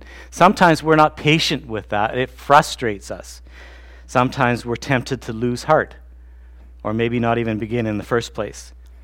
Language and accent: English; Brandon, Manitoba, Canada; now in Swift Current, Canada; I grew up in Brandon, so north of there, there's a lake